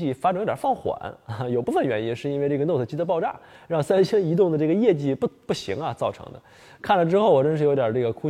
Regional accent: Northeast China, China; 因为我们东北老家呢冬天特别冷，

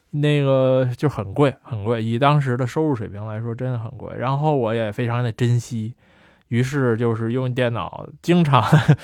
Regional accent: Beijing, China; 我是在那个中关村长大的

